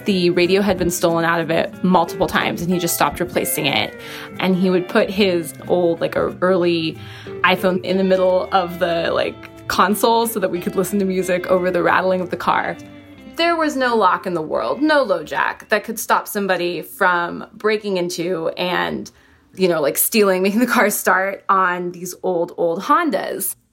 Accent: Washington, United States; I'm from Washington State, but he's actually from Hawaii.

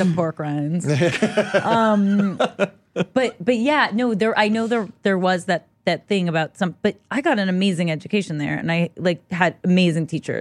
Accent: Los Angeles, California, United States; I grew up in Los Angeles, California.

